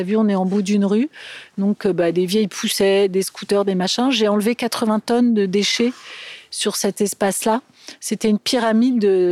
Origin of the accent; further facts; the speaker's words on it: Montreuil, Île-de-France, France; born there; je suis venue imaginer ce projet ici à Montreuil, parce que je suis née à Montreuil.